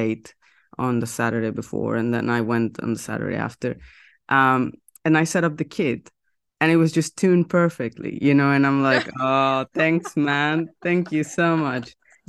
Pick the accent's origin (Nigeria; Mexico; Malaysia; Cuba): Mexico; also born or lived in United States; now in United Kingdom; I'm from Mexico, so like we just get a very, I mean, we have a community, jazz community and stuff, but it's very small.